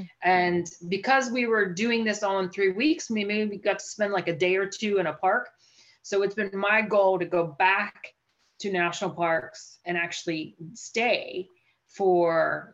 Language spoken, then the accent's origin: English; Pennsylvania, United States; I grew up in Western Pennsylvania.